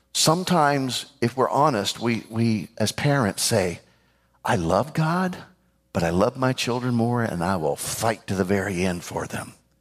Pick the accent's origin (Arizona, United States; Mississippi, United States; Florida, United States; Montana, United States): Florida, United States; I'm not sure why because I grew up in Florida